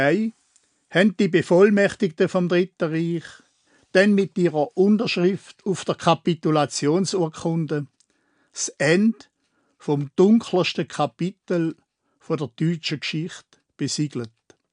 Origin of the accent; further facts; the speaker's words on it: Switzerland; So etwas hätte es jetzt aber bei uns in der Schweiz doch nicht gegeben.